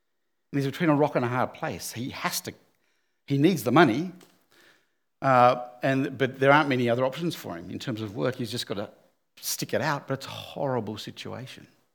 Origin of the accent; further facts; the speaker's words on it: Tasmania, Australia; I grew up in Tassie. I was born there and grew up there.